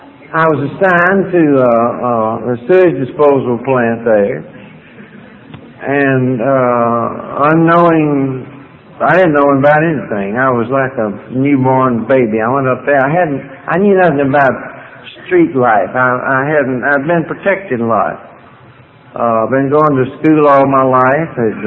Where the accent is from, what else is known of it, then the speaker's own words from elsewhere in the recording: Kentucky, United States; Now, I knew about Lexington because I'm from Kentucky, and Bluegrass was my middle name.